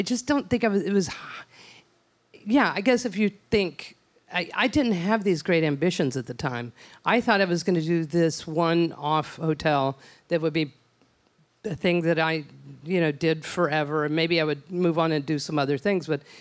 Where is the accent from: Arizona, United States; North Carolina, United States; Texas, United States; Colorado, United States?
Texas, United States; Odessa; I'm from West Texas. And in my hometown, beautiful Odessa, my family is still in the ranching business